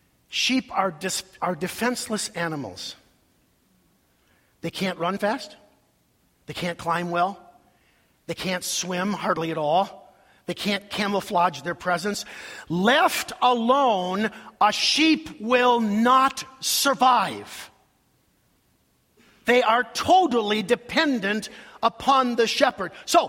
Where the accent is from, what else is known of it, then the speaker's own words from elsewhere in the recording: Rochester, Minnesota, United States; Donna, as kids, we grew up in the Assembly of God Church in Rochester, Minnesota.